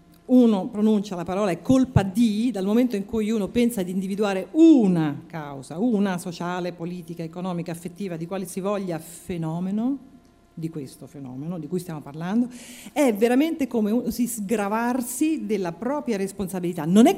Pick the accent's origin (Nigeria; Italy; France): France; Italian is a second language; lo sento nel mio paese, in Francia, l'ho sentito ridire anche in Italia